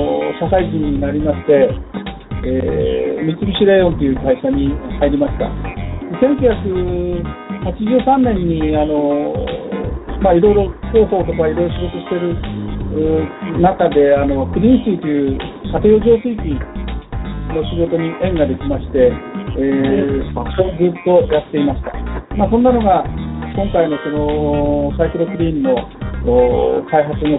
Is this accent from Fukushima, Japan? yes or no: no; Tokyo, Japan; now in Kawasaki, Japan; 今は、まあ、ちょっと川崎に住んでますけど、もう東京育ちの東京でずっとっていう感じで